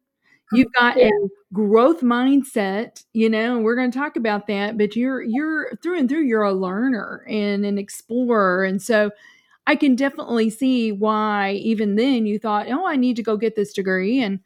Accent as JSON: {"language": "English", "region": "Kentucky", "country": "United States", "tie": "born there", "lives_now": "St. Louis, United States", "said": "I could have been a Texas girl too, but I was born in Kentucky and now I live in St. Louis, and that's home."}